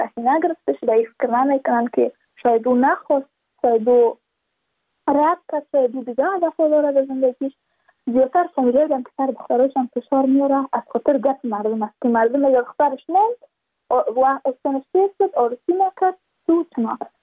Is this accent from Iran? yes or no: no; Badakhshan, Afghanistan; چون ما از بدخشان هستیم، یعنی منطقای دور دستش